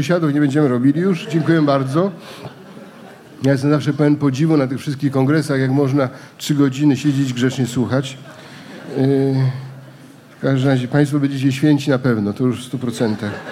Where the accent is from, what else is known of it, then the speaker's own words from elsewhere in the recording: Greater Poland Voivodeship, Poland; Ja jestem prosty chłopak z Wielkopolski